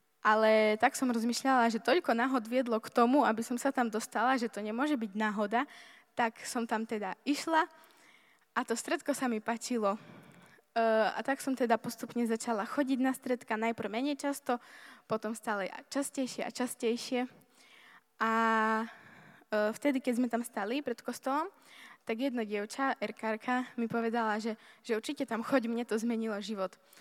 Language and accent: Slovak; Levoča, Prešov Region, Slovakia; som z Levoče, mám 20 rokov